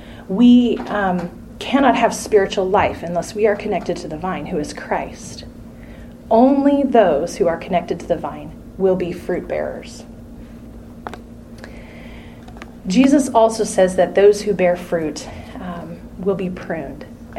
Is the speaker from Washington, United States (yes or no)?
yes; Washington, United States; I grew up in Washington State, and we proudly claim the title of Apple Capital of the World.